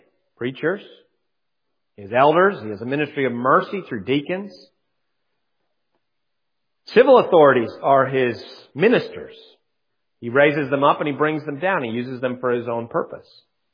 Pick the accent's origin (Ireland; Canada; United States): Canada; born there; By birth, you know that I was born in Canada, and as I was born in Canada, I was born a subject of Queen Elizabeth.